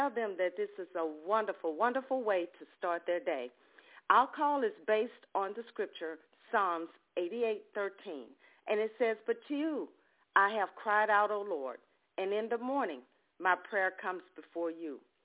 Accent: Ocean Springs, Mississippi, United States; from Ocean Springs, Mississippi, and we're delighted that you're with us this morning.

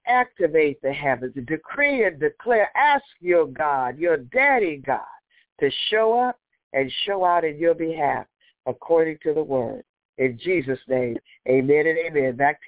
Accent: Texas, United States; Yeah, I said y'all. I'm from Texas.

